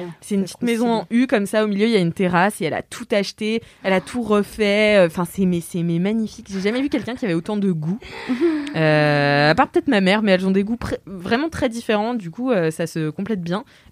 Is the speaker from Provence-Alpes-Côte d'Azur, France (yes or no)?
no; Brittany, France; Voilà, on est breton.